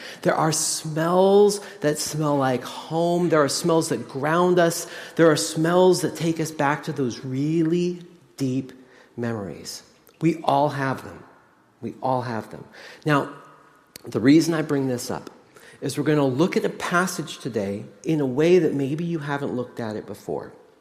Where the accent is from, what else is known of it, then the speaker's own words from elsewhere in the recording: Nelson, British Columbia, Canada; my hometown is Nelson, British Columbia, and it's in the middle of a, guess what, ponderosa pine forest.